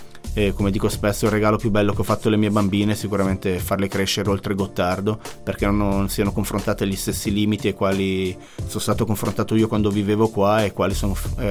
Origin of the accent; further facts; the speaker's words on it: Ticino, Switzerland; Ci sono tantissimi ticinesi nella mia situazione.